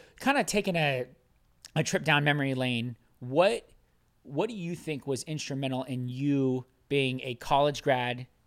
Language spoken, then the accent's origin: English; Washington, United States; No, I'm actually from Washington State, but I'm a Knicks fan.